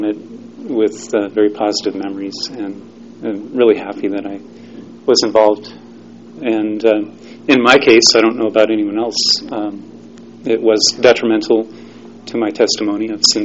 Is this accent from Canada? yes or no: no; California, United States; I didn't come from Utah, I was from Northern California.